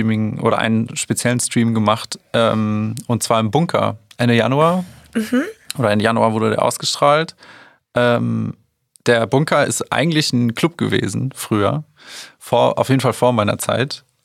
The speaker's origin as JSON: {"language": "German", "region": "West Germany", "country": "Germany", "said": "ich komme aus Westdeutschland, bin ein 90er-Kind."}